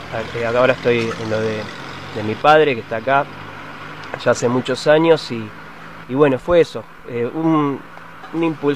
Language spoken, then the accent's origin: Spanish; La Matanza, Buenos Aires Province, Argentina; Yo vengo de La Matanza, ya se vivió de otra manera.